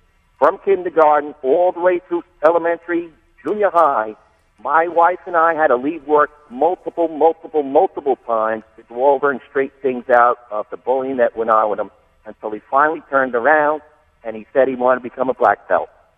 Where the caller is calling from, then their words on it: New York, United States; I'm calling from Rockland County.